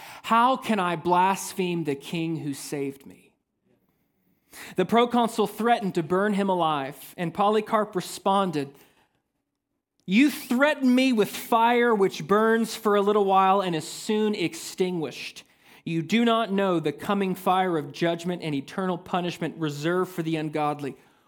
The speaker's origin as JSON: {"language": "English", "town": "Smyrna", "region": "Tennessee", "country": "United States", "tie": "born or raised there", "said": "I grew up here in Middle Tennessee. I grew up in Smyrna. It's my hometown."}